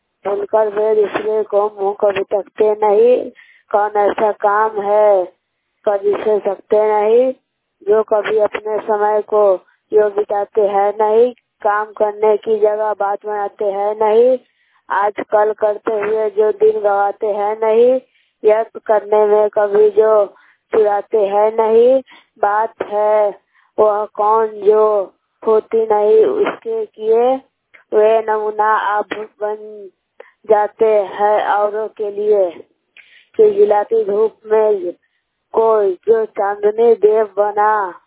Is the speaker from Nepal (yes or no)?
no; Matnawa, Bihar, India; मैं मतनावा गांव की निवासी हूँ। मेरे जिले का नाम वैशाली है।